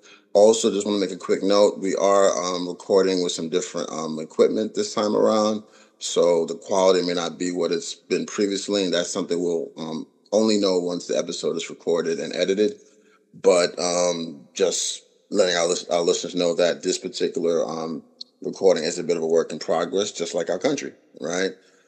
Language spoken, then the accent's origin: English; United States; And as an American citizen, both of us in our 50s, so we've been here for a bit of time